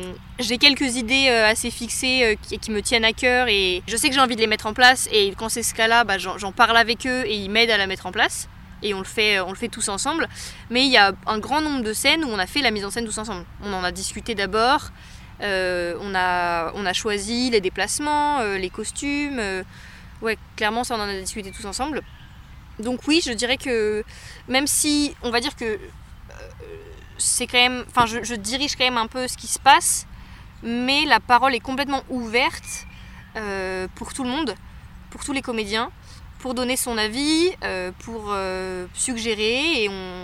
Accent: France; c'est le rapport en tant que Française avec le pays que je représente dans le spectacle, qui est la Côte d'Ivoire. J'ai jamais mis les pieds en Côte d'Ivoire, j'ai jamais mis les pieds en Afrique, tout court.

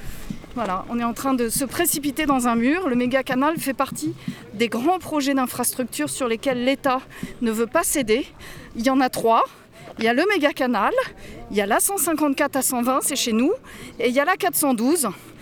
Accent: Centre-Val de Loire, France; Mais nous, on vient d'Eure-et-Loir

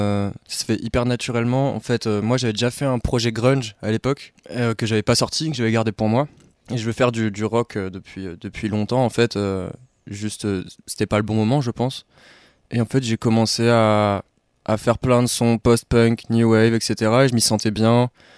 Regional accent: Lille, Hauts-de-France, France; Alors je viens de notre belle région des Hauts-de-France, de Lille plus exactement.

